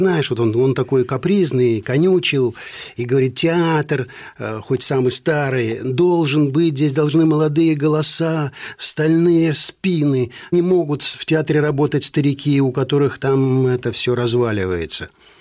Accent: Terteg, Krasnoyarsk Krai, Russia; also born or lived in Sergeevka; Родился в Сергеевке, а жил в Тертеже.

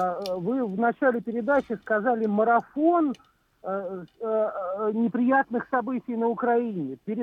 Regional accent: Saint Petersburg, Russia; Я из Петербурга. Ну, живу вот пригороде.

